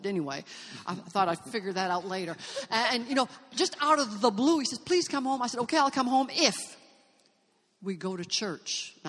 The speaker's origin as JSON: {"language": "English", "country": "Canada", "moved": "as an adult", "lives_now": "Memphis, United States", "said": "And said, oh, my gosh, I came from Canada. I had to leave all my family, all my friends. I had to leave my teaching career. I had to just leave everything. And here I moved to Memphis."}